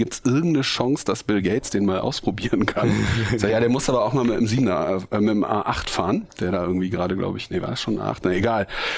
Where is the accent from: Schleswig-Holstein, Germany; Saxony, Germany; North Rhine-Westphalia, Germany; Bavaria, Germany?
North Rhine-Westphalia, Germany; Bergisch Gladbach; also born or lived in Cologne; Ich bin geboren in Köln und aufgewachsen in Bergisch Gladbach, so ein kleiner Ort neben Köln. Dann zum Studieren nach Köln gegangen